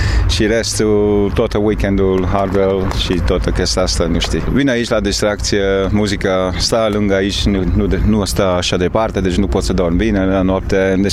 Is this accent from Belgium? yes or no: yes; Belgium; Romanian is a second language; now in Cluj-Napoca, Romania; Locuiți în Cluj, sunt din Belgia, dar locuiesc aici de 19 ani